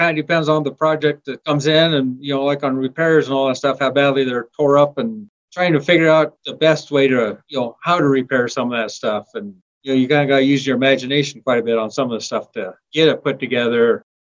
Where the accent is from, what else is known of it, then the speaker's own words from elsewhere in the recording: Wiggins, Colorado, United States; I moved down here from the Wiggins, which is up around the Fort Morgan area, clear back in 1987.